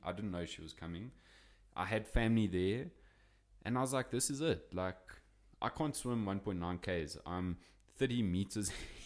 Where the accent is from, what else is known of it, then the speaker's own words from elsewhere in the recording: Johannesburg, Gauteng, South Africa; obviously you heard I'm from Joburg.